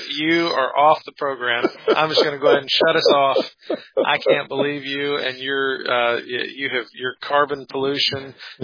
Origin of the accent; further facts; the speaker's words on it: the South, United States; Well, that's because we're both from the South.